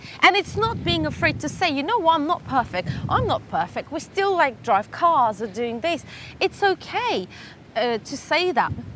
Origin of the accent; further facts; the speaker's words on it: South East England, United Kingdom; now in London, United Kingdom; Well, I moved from Hampshire to London.